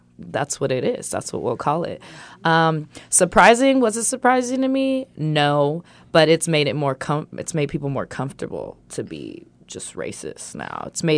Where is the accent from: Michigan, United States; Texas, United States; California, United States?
California, United States; Santa Barbara; born there; So I was born in Santa Barbara, right at College Hospital